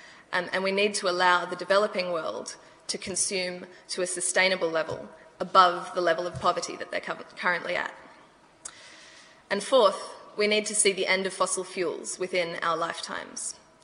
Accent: Brisbane, Queensland, Australia; I'm 23 years old and I'm from Brisbane, Australia.

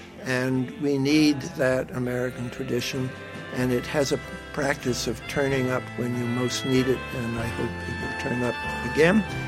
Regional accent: Canada; But I personally, as a Canadian, I feel I've been surveilled for quite some time by this government.

